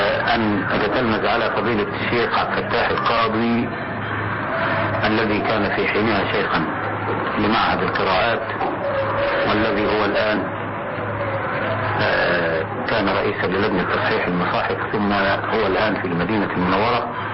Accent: Shubra al-Namla, Gharbia, Egypt; ولدت في قرية بمحافظة الغربية تسمى شبرا النملة مركز طنطا محافظة الغربية ونشأت بهذه القرية

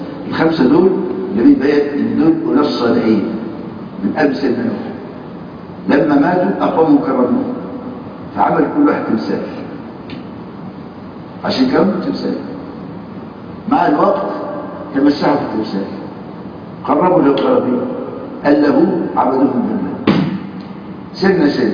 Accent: Upper Egypt, Egypt; وأنا في طفولتي أو بداية عمري في 65 أو 64 كنت سني يعني 10 أو 12 سنة واحد عندنا في الصعيد

